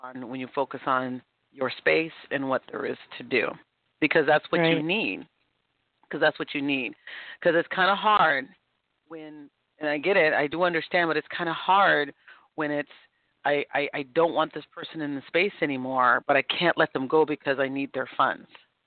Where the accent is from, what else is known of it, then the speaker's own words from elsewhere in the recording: San Francisco, California, United States; oh my God, I'm from San Francisco.